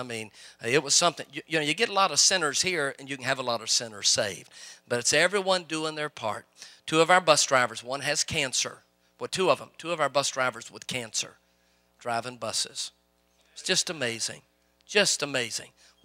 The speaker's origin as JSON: {"language": "English", "region": "Louisiana", "country": "United States", "tie": "born or raised there", "said": "And I was speaking in my home state."}